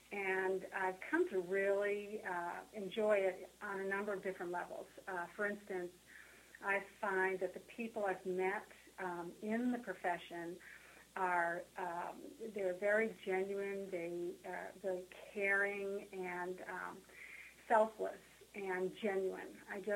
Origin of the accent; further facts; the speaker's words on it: Boston, Massachusetts, United States; I'm originally from Boston. I'm a fourth-generation Bostonian and descendant of Governor William Bradford.